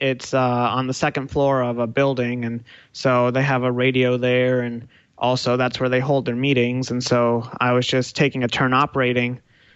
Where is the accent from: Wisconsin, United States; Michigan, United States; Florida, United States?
Michigan, United States; Plymouth; now in Mountain View, United States; Currently, I am in Mountain View, but I'm a native of Plymouth, Michigan, and a Crimson Tide fan.